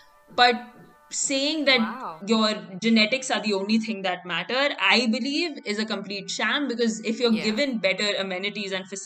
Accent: India; if the accents weren't obvious enough, I grew up in India.

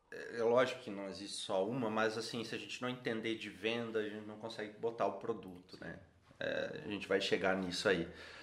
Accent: Dois Vizinhos, Paraná, Brazil; born there; Eu sou nascido no sudoeste do Paraná, nasci em Dois Vizinhos, uma cidade que eu amo, né?

